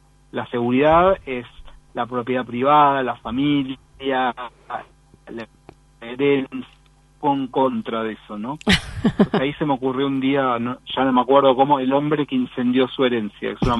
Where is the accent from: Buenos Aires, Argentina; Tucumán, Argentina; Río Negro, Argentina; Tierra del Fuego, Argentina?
Buenos Aires, Argentina; also born or lived in Montevideo; yo soy argentino, pero nací en Montevideo porque mis padres estaban exiliados.